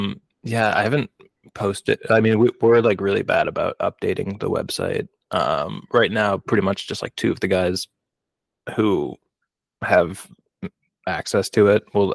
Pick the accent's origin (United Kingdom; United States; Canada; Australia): United States; Milwaukee, Wisconsin; So I'm like from Milwaukee originally. So mm-hmm. I like went back to Milwaukee